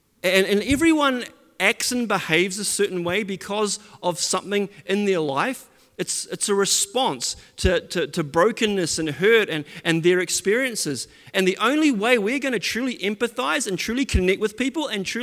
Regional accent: Auckland, New Zealand; I'm a skinny white boy. I'm not that skinny anymore. I was a lot skinnier once upon a time. And I grew up in West Auckland. And I grew up in a pretty privileged house. And I've had a great upbringing. And I had great parents. And we went to church.

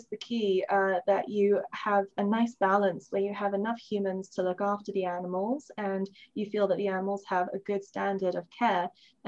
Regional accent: Hong Kong; also born or lived in London; because I actually grew up in Hong Kong, though I was born in London, as you can tell from the accent.

